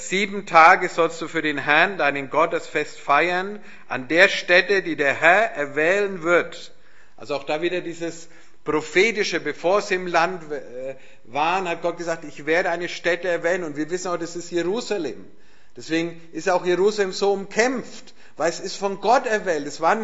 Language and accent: German; Nuremberg, Bavaria, Germany; ich bin aufgewachsen in Nürnberg, das war gar nicht so weit weg von der Grenze, ihr seid hier noch ein bisschen näher, ja, also damals DDR, BRD, aber wir hatten auch Verwandte, gar nicht so weit von hier eigentlich, auf der anderen Seite